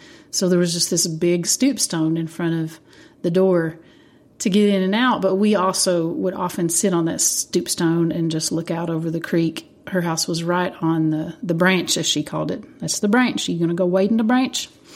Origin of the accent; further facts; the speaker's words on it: Kentucky, United States; At least that's how I was taught to think growing up in Eastern Kentucky.